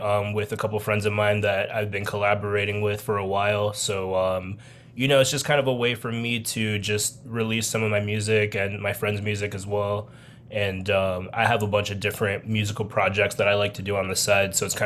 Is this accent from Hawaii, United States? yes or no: no; Miami, Florida, United States; Yeah, definitely trying to cover Florida as a whole because I grew up in Miami